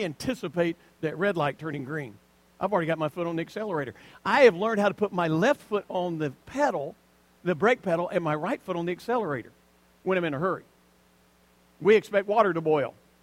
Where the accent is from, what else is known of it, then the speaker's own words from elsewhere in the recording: the South, United States; You know, I grew up in the South.